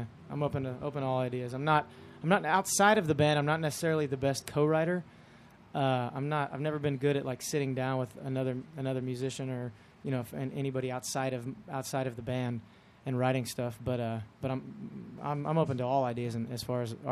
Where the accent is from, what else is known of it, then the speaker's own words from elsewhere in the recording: Texas, United States; growing up in Texas and seeing how many Texas acts that build huge followings